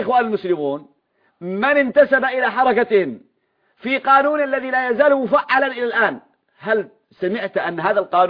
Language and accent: Arabic; Syria; عندنا في سوريا